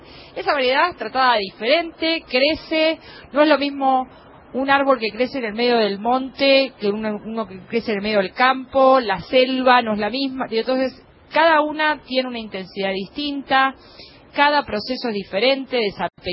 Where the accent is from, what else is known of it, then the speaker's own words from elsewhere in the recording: Argentina; que nos identifica como argentinos